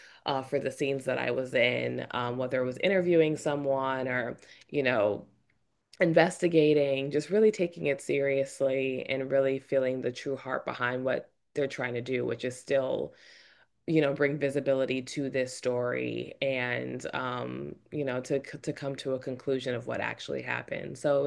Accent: Chicago, Illinois, United States; But first of all, being a Chicagoan, and hearing the story growing up

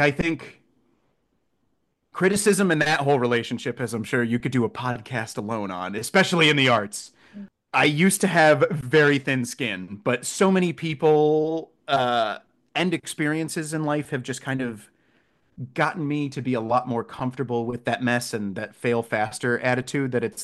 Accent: Midwest, United States; every father I grew up around in the Midwest

